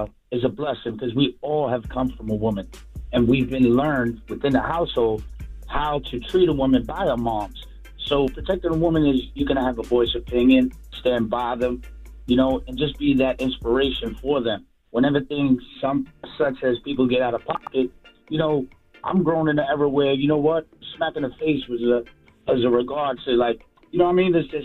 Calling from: Hoboken, New Jersey, United States; I'm calling from Hoboken, New Jersey.

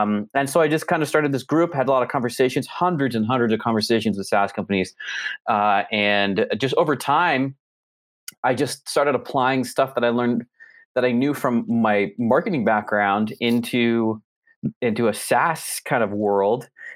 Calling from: Salt Lake City, Utah, United States; Salt Lake City, Utah.

